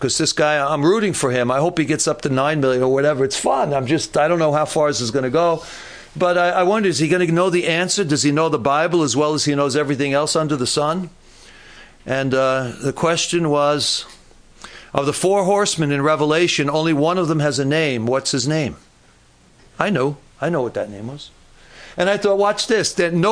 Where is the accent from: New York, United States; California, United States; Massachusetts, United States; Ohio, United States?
New York, United States; New York City; I grew up in New York City. I mean, there were five boroughs. I grew up in Queens. And I've been all over in Brooklyn and the Bronx and Manhattan, not so much Staten Island.